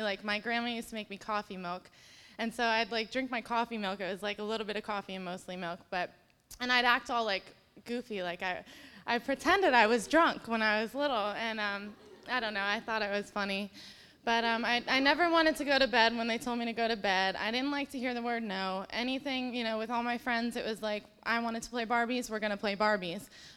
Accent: Staten Island, New York, United States; born there; I was born in Staten Island, New York, to a loving family.

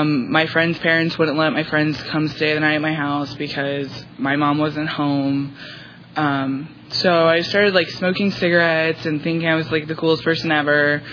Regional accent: Fort Myers, Florida, United States; I am from Fort Myers, Florida. Grew up with an older sister.

